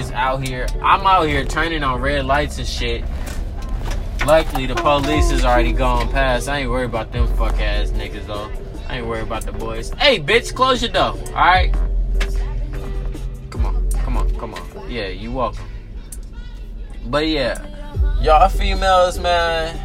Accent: Inglewood, California, United States; I'm from Inglewood, California, I'm a hood nigga, I don't give a fuck, none of that, I'm gonna say it how it is. Yeah, I live in the suburbs, but I still got the hood in me

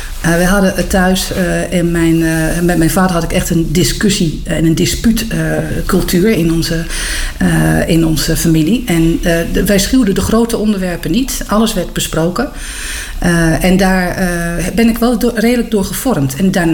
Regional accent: Nijverdal, Overijssel, Netherlands; moved away as an adult; Ik kom uit Nijverdal. Mensen kennen dat misschien niet, maar Hellendoorn is wel bekend in Nederland. Vanwege het avonturenpark wat daar is. Dus daar ben ik opgegroeid en daar heb ik gewoon tot mijn 19e.

